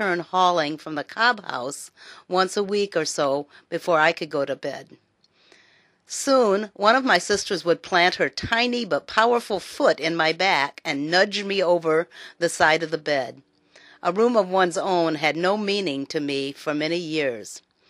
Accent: Arkansas, United States; also born or lived in Illinois; I grew up on farms in Arkansas and Illinois.

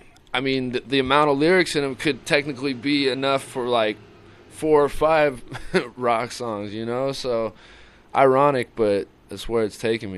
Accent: Torrance, California, United States; also born or lived in Los Angeles; I was born in the South Bay of Los Angeles. Born in Torrance, California. Grew up all around the South Bay. Hermosa Beach, Manhattan Beach, Redondo Beach. And been an L.A. kid my whole life.

